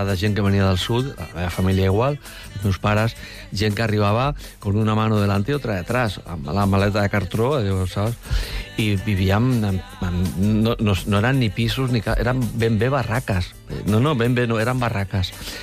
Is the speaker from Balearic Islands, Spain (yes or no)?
no; Barcelona, Catalonia, Spain; sóc de Barcelona